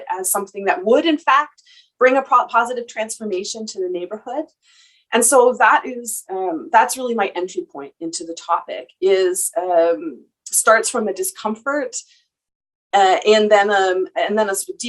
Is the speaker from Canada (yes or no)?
yes; Toronto, Ontario, Canada; I'm from Toronto, and I have done my PhD research in Hamburg and Wilhelmsburg